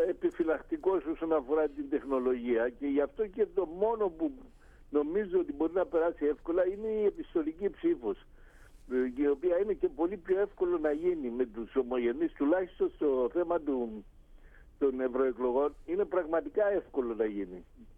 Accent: Cyprus; moved away as an adult; Είμαι Κύπριος που ζω εδώ πέρα πολλά χρόνια, από το 59, αλλά εξακολουθώ να αγαπάω και να προσέχω την Κύπρο και να την σκέφτομαι.

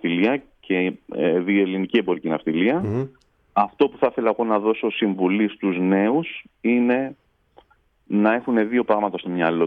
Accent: Lachi, Peloponnese, Greece; Κατάγομαι από το Λάχη, από τα Βάτικα. Ένα πολύ ωραίο μέρος, βγάζει ναυτικούς, πολλούς.

